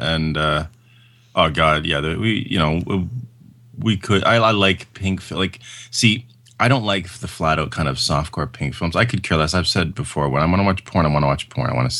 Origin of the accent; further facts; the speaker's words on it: Canada; despite being Canadian and loving hockey.